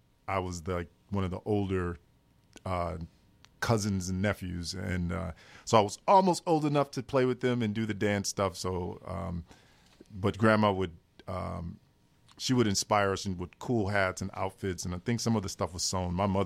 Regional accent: Madison, Wisconsin, United States; Man, I'm just a Madison kid, man. I'm just a kid who was born and raised in Madison, Wisconsin, and just had a love for hip hop music.

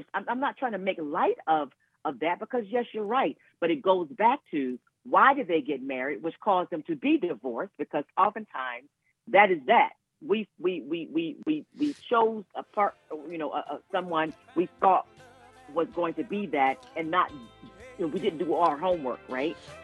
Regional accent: Cleveland, Ohio, United States; born or raised there

